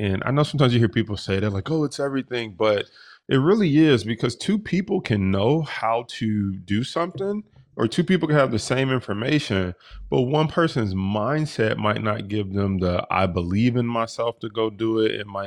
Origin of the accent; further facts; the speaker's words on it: Detroit, Michigan, United States; we grew up pretty poor, and we grew up in Detroit, single parent household.